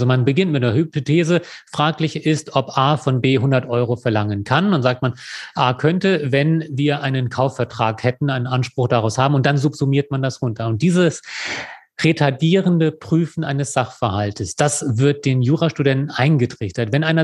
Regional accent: Lower Saxony, Germany; born there; Und jetzt sehe ich auch nicht so richtig biodeutsch aus, obwohl ich gebürtiger Niedersachse bin.

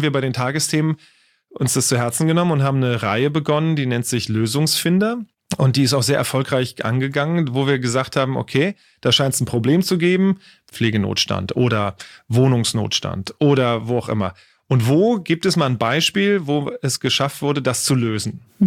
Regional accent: Germany; ich habe zwar einen italienischen Pass und bin in den Ferien viel in Italien gewesen, aber ich bin doch in Deutschland aufgewachsen

